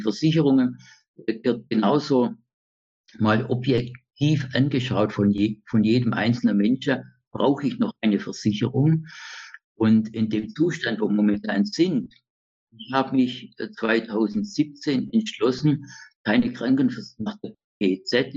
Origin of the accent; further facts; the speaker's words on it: Germany; now in Austria; Deutschland, das ist immer so mein Land, wo meine Heimat hier auch lieb ist. Aber so hier in Tirol fühle ich mich recht wohl. Es kann so sein, dass ich das sesshaft werde.